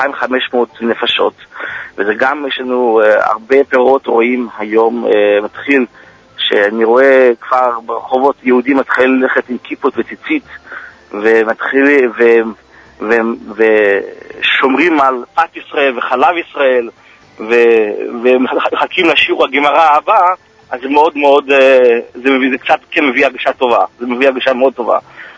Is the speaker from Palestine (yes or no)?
no; United States; moved away as an adult; also born or lived in Israel; now in Sochi, Russia; אני גדלתי בערב, באמריקה, וגם בארץ ישראל, למדתי גם, הייתי בארץ ישראל, אשתי מארץ ישראל.